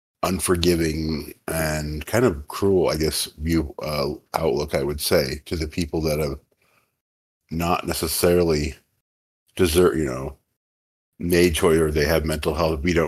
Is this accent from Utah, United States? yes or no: yes; Utah, United States; And I'm from Utah. So I've been to Salt Lake.